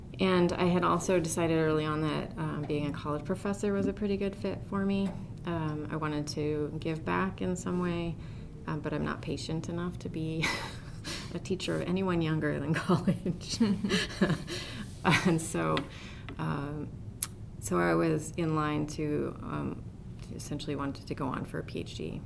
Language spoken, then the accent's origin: English; Montana, United States; So I grew up in Montana, and it's hard to not be in the outdoors a lot up there.